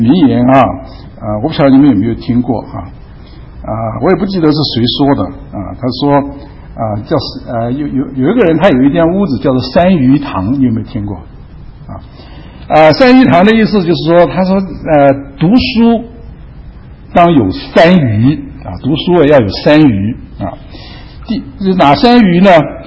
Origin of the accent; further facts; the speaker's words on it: China; 所以我们中国人基本上呢，日子是一天啊，是白天，晚上不算的啊